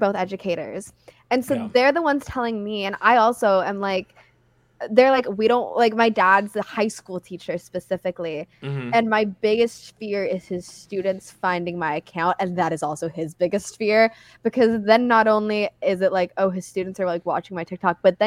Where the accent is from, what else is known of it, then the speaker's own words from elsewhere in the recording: San Diego, California, United States; Like I've never lived in a culture of like talking to neighbors. Like I grew up in San Diego.